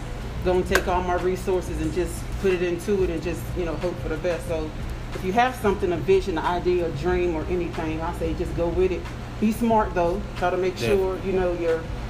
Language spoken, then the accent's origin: English; Bridgeport, Connecticut, United States; also born or lived in Martinsville; Yeah, I grew up in Bridgeport, Connecticut, but I was born here.